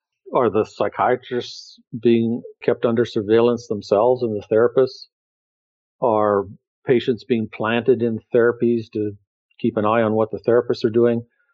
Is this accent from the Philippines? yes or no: no; Canada; moved away as an adult; now in Texas, United States; I grew up in Canada from 1981 to 1985.